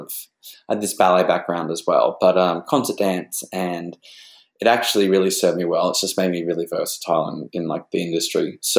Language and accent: English; Australia; now in New York, United States; I am from Australia.